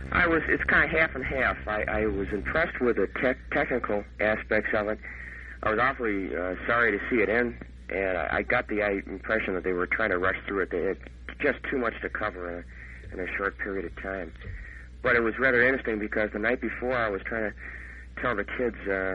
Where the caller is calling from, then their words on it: Elk Grove, United States; Elk Grove.